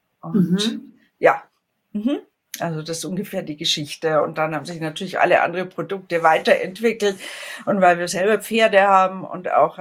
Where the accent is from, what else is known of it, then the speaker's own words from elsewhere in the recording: Munich, Bavaria, Germany; Ich komme aus München und ich wohne und arbeite dort